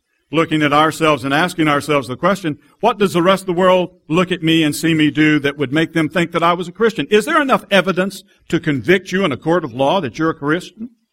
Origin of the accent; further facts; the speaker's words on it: Electra, Texas, United States; born there; Well, like I say, I'm a Texan. I was a Texan. I'm born in Texas. I was born in Electra, Texas